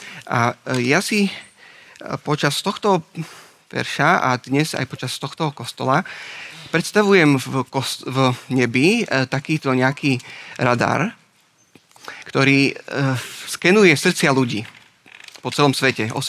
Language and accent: Slovak; Revúca, Banská Bystrica Region, Slovakia; som z Revúcej a na vysokej škole nás učili, že keď chceš povedať niečo zo srdca, tak si sadni blízko k poslucháčom.